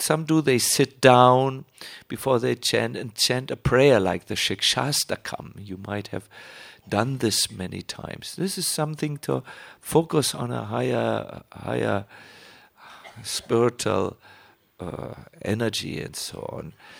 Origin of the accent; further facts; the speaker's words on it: Germany; English is a second language; I'm from Germany.